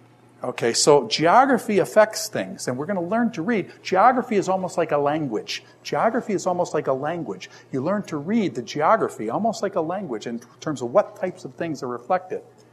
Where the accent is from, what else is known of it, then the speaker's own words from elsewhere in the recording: Niagara Falls, New York, United States; also born or lived in Israel / Tennessee; I was originally from Niagara Falls, New York area. And then lived in Israel, lived in Tennessee. I lived in Tennessee for a while.